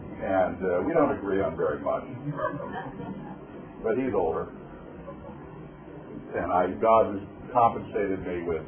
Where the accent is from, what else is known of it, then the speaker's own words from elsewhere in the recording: Idaho, United States; in spite of my location in North Idaho, I was raised to this place. I'm from Idaho, for crying out loud.